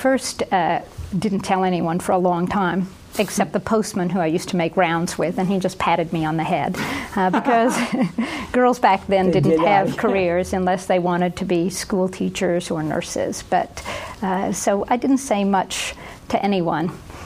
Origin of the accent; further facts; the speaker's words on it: Kingsport, Tennessee, United States; I was raised in Kingsport, Tennessee, in the eastern part of the state.